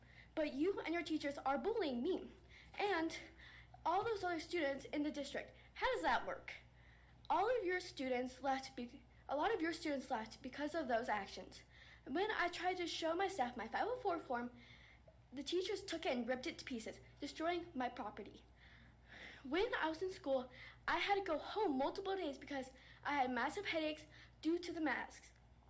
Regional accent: Berthoud, Colorado, United States; I am from Berthoud.

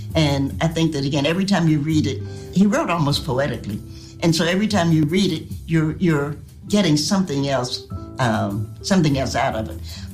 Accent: the South, United States; I'm a Southerner, and so I grew up with kids could be seen but not heard.

